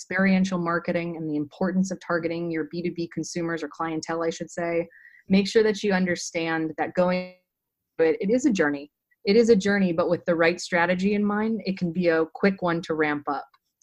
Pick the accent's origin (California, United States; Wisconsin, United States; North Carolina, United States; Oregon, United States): California, United States; Well, you know, I'm from Orange County and go Orange County